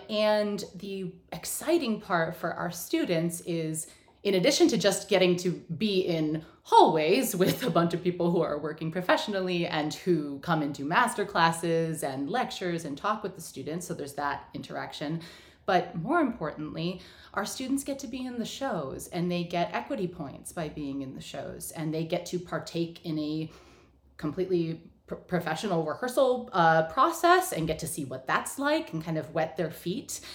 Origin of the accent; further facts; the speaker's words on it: New York, United States; also born or lived in Boston; I grew up just south of here. I was born in Boston and was there for a few years, but then grew up in central New York.